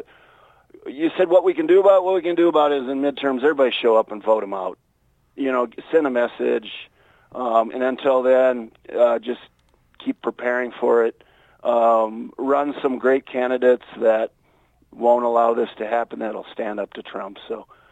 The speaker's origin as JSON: {"language": "English", "town": "Minneapolis", "region": "Minnesota", "country": "United States", "tie": "born or raised there", "said": "Yeah, well, as you know, I'm from Minneapolis, born"}